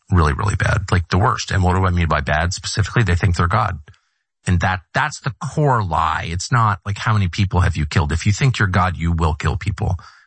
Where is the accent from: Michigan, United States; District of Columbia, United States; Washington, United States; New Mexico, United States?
District of Columbia, United States; Washington; The neighborhood I grew up in Georgetown was, you know, the chairman of the Joint Chiefs lived like one house over from me.